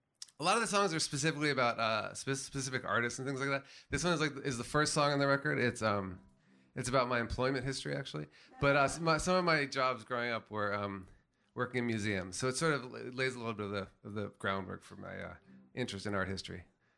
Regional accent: Washington, District of Columbia, United States; I grew up in Washington, D.C.

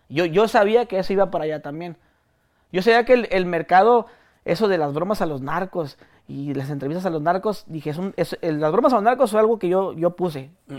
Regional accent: Mexico; Mira, ahorita los que somos de México, bueno, toda Latinoamérica

